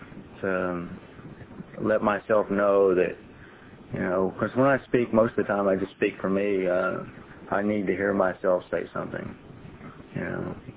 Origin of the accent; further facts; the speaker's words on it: Kansas City, Missouri, United States; I'm from Kansas City. I moved to Alabama about 2 months ago. I feel real good about my move.